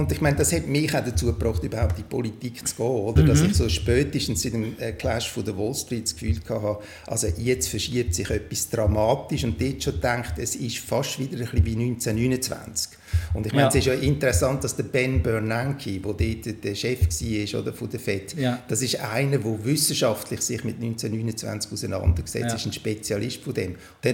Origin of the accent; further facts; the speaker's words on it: Lucerne, Switzerland; Also vor 60 Jahren wäre ich als Katholik nicht auf die Uni Zürich gekommen, oder? Umgekehrt wäre kein Protestant in Luzern, wo ich aufgewachsen bin, an ein Gymi gekommen.